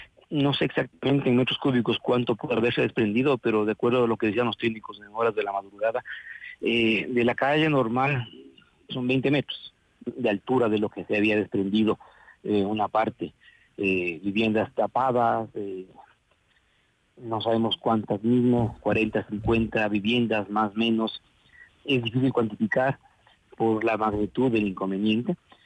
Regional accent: Chimborazo, Ecuador; Eso requerimos nosotros como chimboracenses, como ecuatorianos.

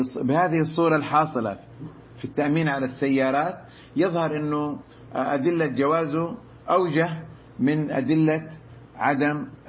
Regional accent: Saudi Arabia; من عندنا في السعودية

